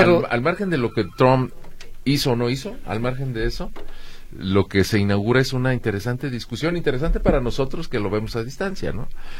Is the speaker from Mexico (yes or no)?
yes; Mexico; como ciudadano mexicano